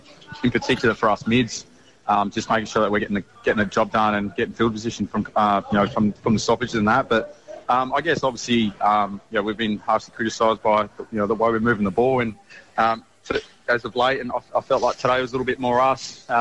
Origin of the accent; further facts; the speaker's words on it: Perth, Western Australia, Australia; But, growing up in Perth and mad West Coast supporter growing up